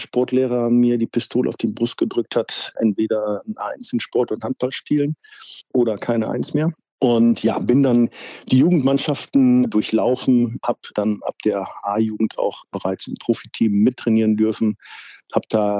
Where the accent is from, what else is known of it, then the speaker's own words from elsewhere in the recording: Amstetten, Lower Austria, Austria; Ja, also ich bin waschechter Amstettener, sogar noch geboren in Amstetten.